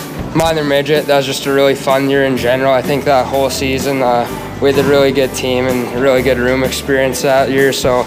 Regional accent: Calgary, Alberta, Canada; I'm from Calgary, Alberta. I played for the Calgary Buffaloes Hockey Association for the past 4 or 5 years.

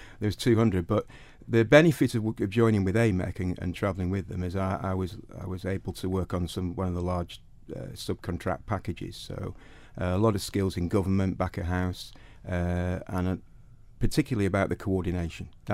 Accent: Colby, Isle of Man; We grew up in Ballacallo, up Glen Road in Colby.

